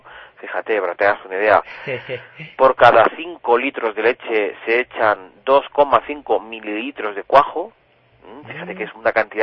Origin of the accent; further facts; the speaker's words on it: Castile, Spain; Hombre, yo como buen castellano, quizás el queso manchego.